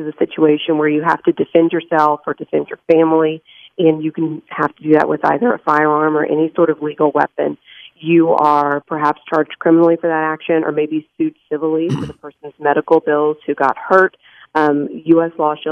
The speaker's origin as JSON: {"language": "English", "region": "Texas", "country": "United States", "tie": "born or raised there", "said": "My home state of Texas, we've got provisions for arming teachers"}